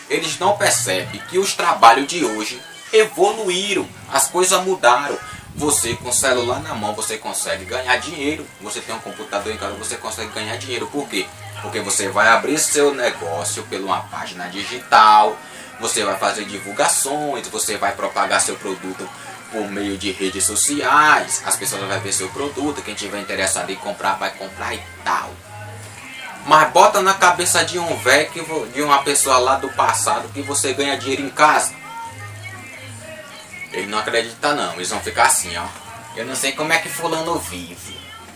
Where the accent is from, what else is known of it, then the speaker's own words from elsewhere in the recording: Bahia, Brazil; Eu sou baiano, mas tem baiano que também é. Mas sou um baiano diferenciado, rapaz.